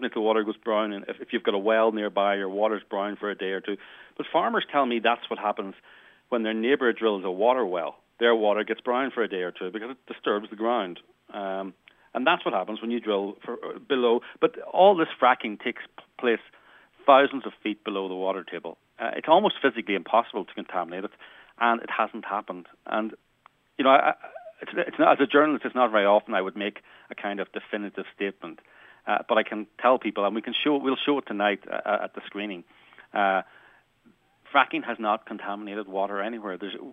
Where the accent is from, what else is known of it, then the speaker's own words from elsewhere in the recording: Northern Ireland, United Kingdom; Well, I'm from Northern Ireland. If you want somebody who's calm and not duking it out, you'll have to go somewhere else.